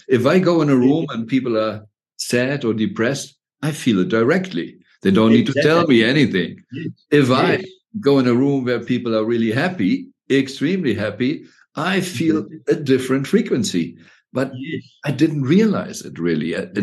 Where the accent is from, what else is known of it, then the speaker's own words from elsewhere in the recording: Germany; I'm from Germany, so they say the Germans